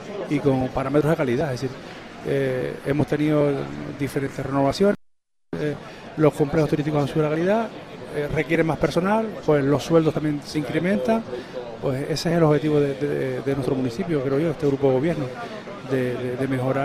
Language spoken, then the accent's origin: Spanish; Canary Islands, Spain; yo soy majorero y me criaba